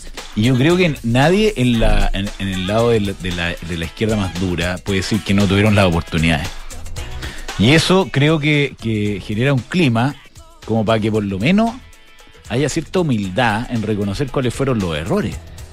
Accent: Chile; Todos somos chilenos, todos queremos vivir en el mismo país.

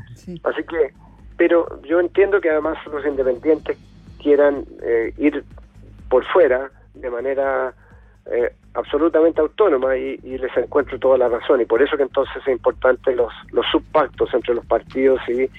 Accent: Estación Central, Santiago Metropolitan, Chile; Yo nací y me crié en Estación Central, así que allí vivía y nació mi madre. Y bueno, así que mi identidad está muy ligada a ese barrio de Estación Central.

